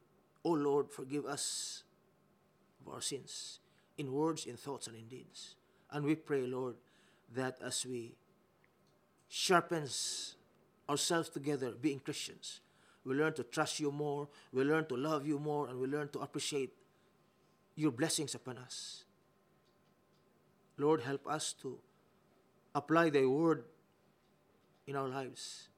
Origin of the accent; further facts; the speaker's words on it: Philippines; the way I look like a Filipino, isn't it? Because I am a Filipino.